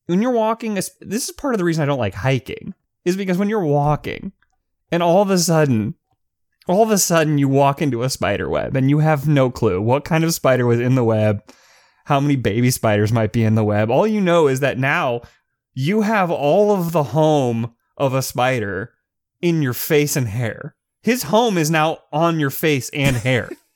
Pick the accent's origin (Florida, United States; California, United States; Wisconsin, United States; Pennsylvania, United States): Florida, United States; We knew because we're from Florida.